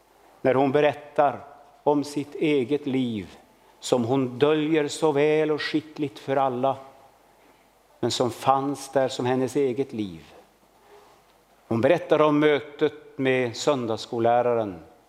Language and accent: Swedish; Sweden; Och vi kan vara lite glada och stolta som svenskar att vi har fått, så usla vi ändå är och så egoistiska